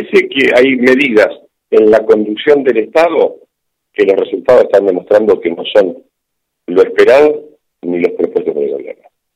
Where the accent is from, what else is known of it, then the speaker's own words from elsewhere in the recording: Chacabuco, Buenos Aires Province, Argentina; yo soy de Chacabuco